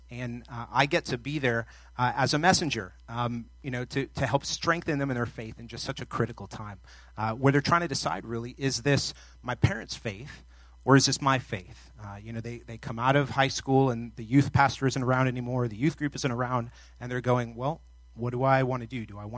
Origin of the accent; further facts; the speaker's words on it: New Hampshire, United States; Now, for a native northerner like myself, because I was born and raised in New Hampshire, that's just weird, okay?